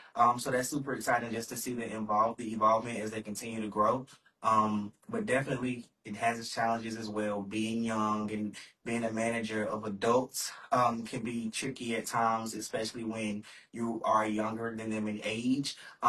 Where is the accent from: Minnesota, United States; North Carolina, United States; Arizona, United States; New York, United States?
North Carolina, United States; Scotland Neck; I'm from Scotland Neck, North Carolina.